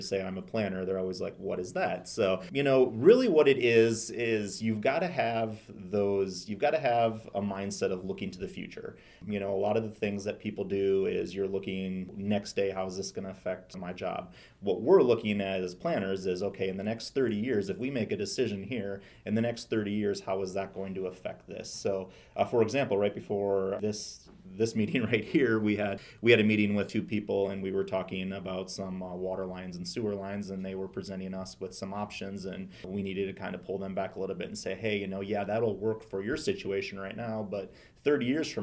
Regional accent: Dubuque, Iowa, United States; I'm originally from Dubuque, Iowa. Was born and raised there. Went to high school there and all that.

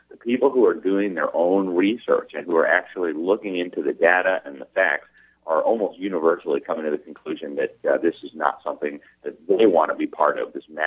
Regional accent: Miami, Florida, United States; In Miami, in my hometown, more than half of the frontline doctors and nurses refused to take this shot from hell.

